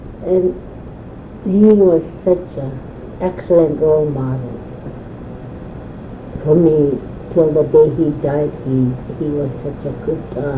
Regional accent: Utqiagvik, Alaska, United States; also born or lived in Kaktovik; And so in 1956 he moved the whole family to Barrow, and I was raised there my whole life.

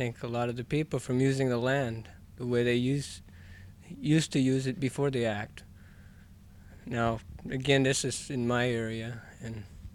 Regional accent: Alaska, United States; I'm not from here originally. I've been here 5 years. I'm from Kinnick area and enrolled in a village corporation up there.

